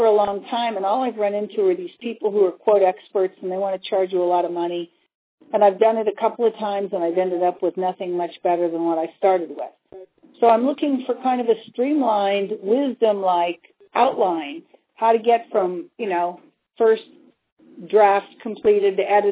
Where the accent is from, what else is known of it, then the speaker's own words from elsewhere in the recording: Denver, Colorado, United States; I was raised here in Denver and always used to the mountains, and then I moved to Iowa